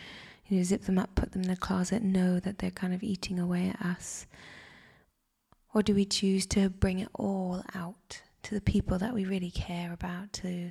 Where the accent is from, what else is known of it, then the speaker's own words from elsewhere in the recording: Canada; My family are in Canada, I'm Canadian